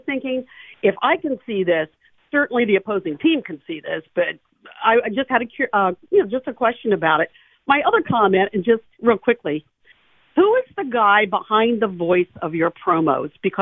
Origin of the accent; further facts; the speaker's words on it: Pennsylvania, United States; now in Massachusetts, United States; I grew up in the Delaware Valley. I lived in the Lehigh Valley for 30 years. And now I live in Massachusetts, surrounded by Patriots fans.